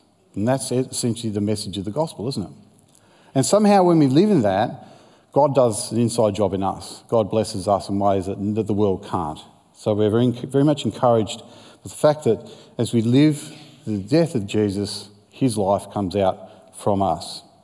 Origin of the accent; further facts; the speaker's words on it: Western Australia, Australia; I grew up in the Pilbara and many fishing trips with Dad.